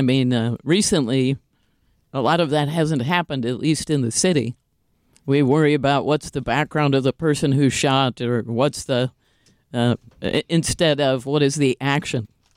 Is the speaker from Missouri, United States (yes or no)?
yes; St. Charles, Missouri, United States; if you said, oh, I'm from St. Charles, no one knows what that means in the rest of the country.